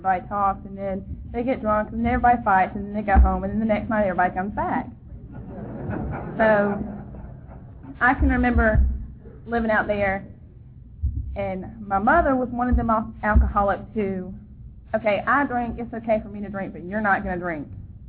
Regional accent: Sumter, South Carolina, United States; I'm from Sumter.

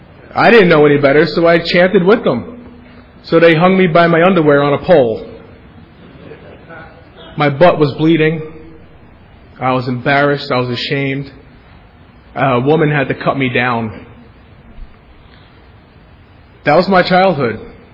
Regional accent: Brooklyn, New York, United States; I grew up in Brooklyn, New York, and a lot of times I think I'm the only nice guy that came from Brooklyn.

